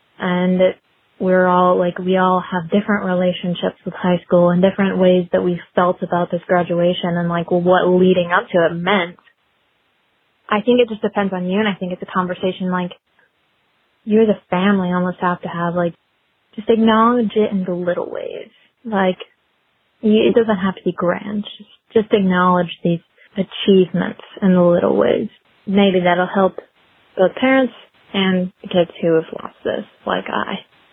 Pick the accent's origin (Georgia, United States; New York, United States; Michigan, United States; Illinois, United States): Georgia, United States; I'm from Sonoya, Georgia.